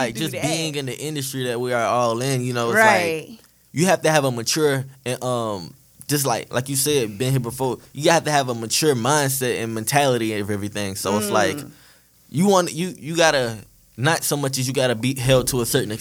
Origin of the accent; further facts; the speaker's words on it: Charlotte, North Carolina, United States; I'm from Charlotte, North Carolina.